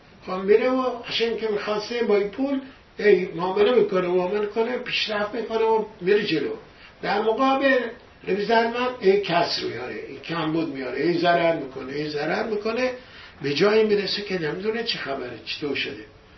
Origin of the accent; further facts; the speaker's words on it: Iran; moved away; ما از ایران اومدیم، از ایران اومدیم، خب کاری بودیم اینجا که اومدیم، نه زبونی داریم نه شغلی داریم.